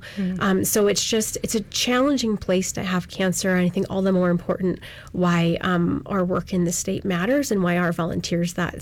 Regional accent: Canada; I started in this field in my home country of Canada almost 20 years ago now

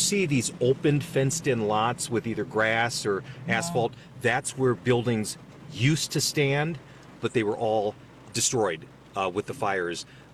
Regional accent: Minneapolis, Minnesota, United States; even as a child growing up in South Minneapolis, you know, Lake Street was the place that we went to shop and socialize.

